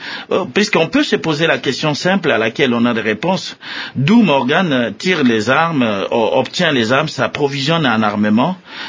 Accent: Kisangani, Tshopo, DR Congo; puisque je viens de Kisangani, donc de la province orientale tout à l'heure

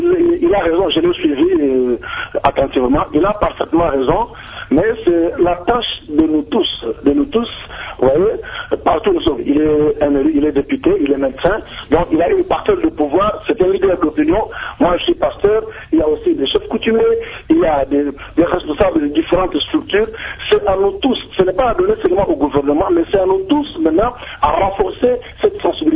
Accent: Kongo Central, DR Congo; par exemple chez nous au Congo central, qu'il y a eu une baisse sensible des cas de contamination.

